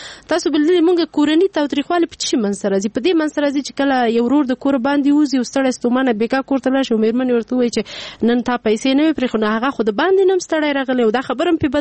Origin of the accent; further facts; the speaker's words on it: Paktia, Afghanistan; ما ته دا ټوله پکتیا خپل کور ښکارېږي. او باور وکړئ په نوم یې ویاړم چې زه پکتیاوالی یم.